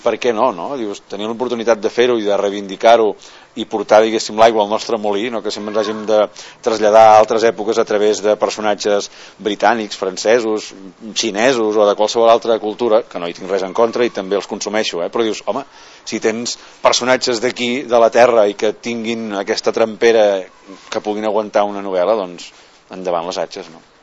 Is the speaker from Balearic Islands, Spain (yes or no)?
no; Catalonia, Spain; jo sóc català